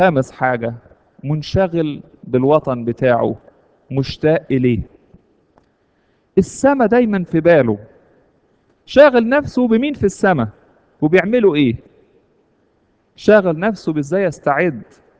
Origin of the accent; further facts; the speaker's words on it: Egypt; now in United States; كلنا هنا اول ما نيجي امريكا نبتدي نفكر في مصر، ومصر تحلى تبقى حاجة كده، يا سلام فين ايام مصر، رغم ان احنا واحنا خارجين من مصر كسرنا 3000 حاجة ورانا